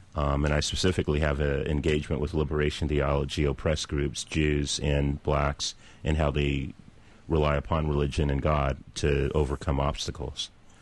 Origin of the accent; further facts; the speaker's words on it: Oakland, California, United States; I'm also from Oakland, California, as you know, and a child of the Black Panthers Feed the Children program